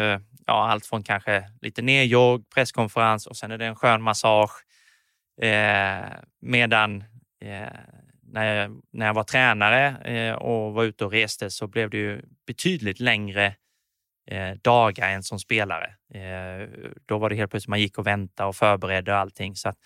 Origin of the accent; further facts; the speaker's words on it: Alvesta, Kronoberg County, Sweden; Uppväxt i Alvesta, 17 exakta kilometer från Växjö, som jag har rest väldigt mycket.